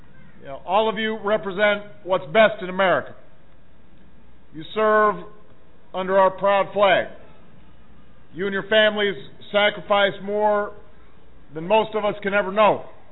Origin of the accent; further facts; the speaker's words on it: Chicago, Illinois, United States; We salute a Coastie from my hometown of Chicago